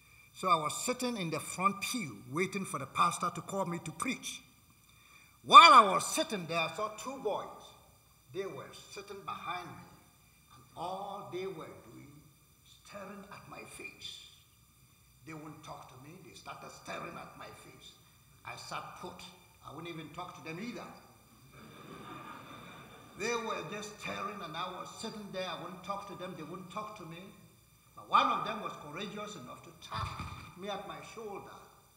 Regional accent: Nigeria; I am from the Yoruba tribe. My tribe is from the Yoruba tribe in Nigeria.

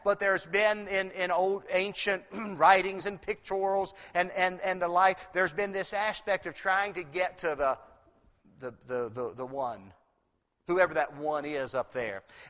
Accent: West Virginia, United States; Now, me, I grew up in West Virginia, and I've been in church all my life

